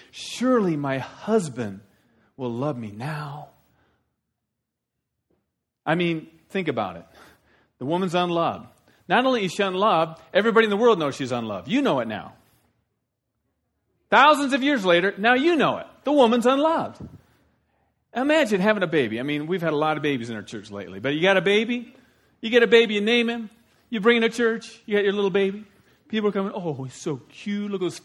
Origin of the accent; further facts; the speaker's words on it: Iowa, United States; I know there's zucchini because I'm from Iowa.